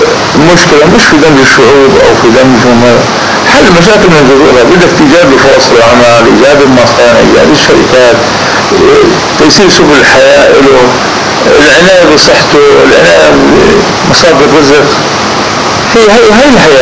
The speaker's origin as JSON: {"language": "Arabic", "country": "Palestine"}